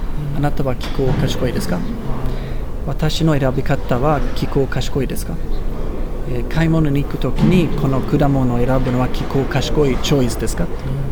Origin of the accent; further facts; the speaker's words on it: Sweden; Japanese is a second language; それはスウェーデンが、私の母国が1位です